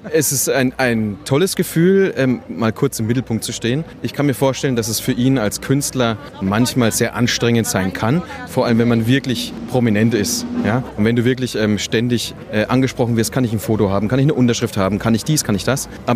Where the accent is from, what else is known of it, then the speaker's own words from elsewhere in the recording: Bavaria, Germany; Und ich komme aus dem Radio 1-Land, genau. Aus dem Coburger Umkreis, natürlich.